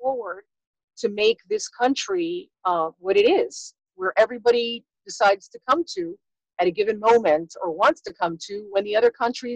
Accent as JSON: {"language": "English", "town": "Miami", "region": "Florida", "country": "United States", "tie": "born or raised there", "said": "I was born in Miami, Florida, born and raised, graduated from Miami Senior High School. I don't think there's anything more Miamian than that."}